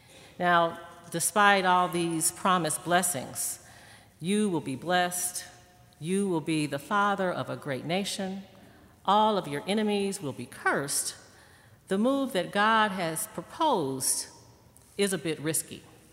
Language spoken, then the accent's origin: English; Indiana, United States; When I tell people that I'm from Indiana